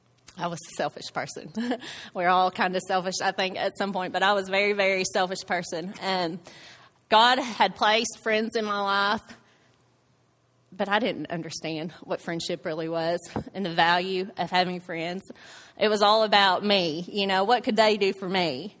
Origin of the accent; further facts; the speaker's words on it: Batesville, United States; I was born here in Batesville, and I have lived here my entire life.